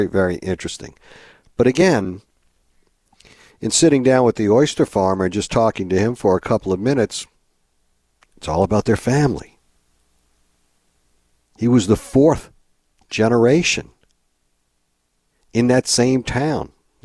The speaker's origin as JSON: {"language": "English", "town": "New Orleans", "region": "Louisiana", "country": "United States", "said": "Told one Uber driver I was from New Orleans, and they asked me, you know, how many alligators a year do I kill?"}